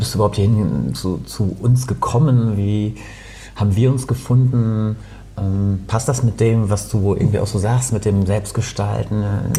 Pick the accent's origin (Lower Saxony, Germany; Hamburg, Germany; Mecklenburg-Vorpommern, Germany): Lower Saxony, Germany; Osnabrück; Heimat ist Osnabrück. Tatsächlich Osnabrück. Ja. Der Zipfel Niedersachsens, der eigentlich schon in Nordrhein-Westfalen liegt.